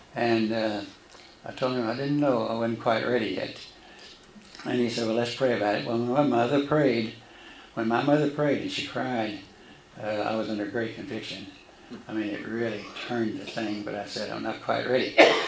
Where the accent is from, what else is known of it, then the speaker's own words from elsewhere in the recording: Lake Worth, Texas, United States; And I grew up in Lake Worth. And so as I grew up, first grade through the 12th grade, Lake Worth, 10-minute drive from here, or less, and so forth, we were the Lake Worth Bullfrogs.